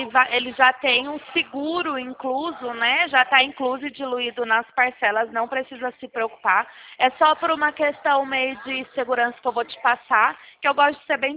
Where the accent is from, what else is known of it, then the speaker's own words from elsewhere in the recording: Campinas, São Paulo, Brazil; eu sou aqui de Campinas.